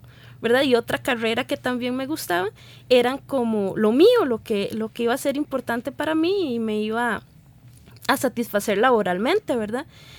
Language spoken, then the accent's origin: Spanish; Cartago, Costa Rica; a pesar de que yo soy de Cartago, cuando hice el trámite para para estudiar acá, era de zona alejada.